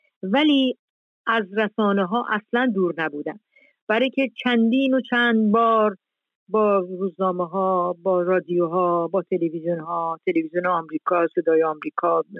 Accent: Iran; moved away; حدود 40 سال 42 ساله که من از ایران اومدم بیرون

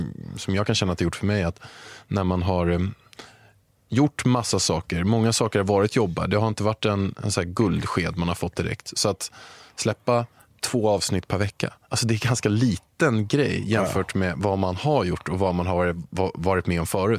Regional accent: Jordbro, Stockholm County, Sweden; jag kommer ju också från Jordbro, från Haninge.

